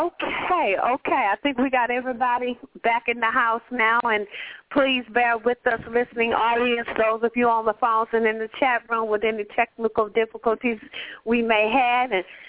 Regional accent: Compton, California, United States; I am from Compton.

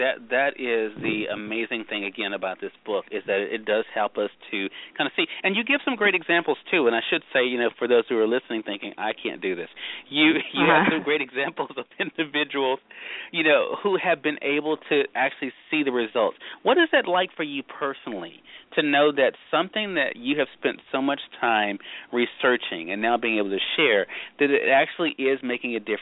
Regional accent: Mississippi, United States; For my listeners in Mississippi, my home state, and Dr. Dunkley, I think they'll appreciate this.

